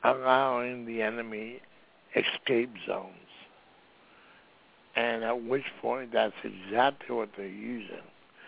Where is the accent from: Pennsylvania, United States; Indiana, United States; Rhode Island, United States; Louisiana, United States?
Rhode Island, United States; the last ship, merchant ship, that was sank during World War II was about 3 miles away from where I grew up in Rhode Island.